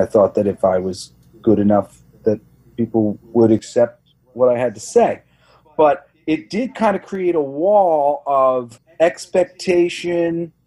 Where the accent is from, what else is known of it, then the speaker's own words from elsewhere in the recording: New York, United States; lived pretty close to where my family lived a little while in Huntington.